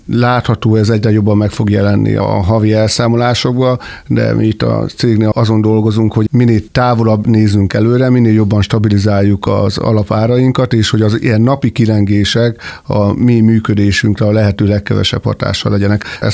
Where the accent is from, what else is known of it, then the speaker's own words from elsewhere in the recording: Tiszagyenda, Jász-Nagykun-Szolnok, Hungary; born there; mint ahogy én egy nagyon kis faluba születtem, Tiszagyendán